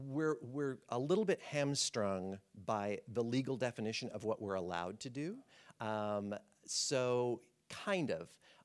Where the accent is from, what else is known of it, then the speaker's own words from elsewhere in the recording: Arkansas, United States; And I started in Arkansas because I'm from Arkansas originally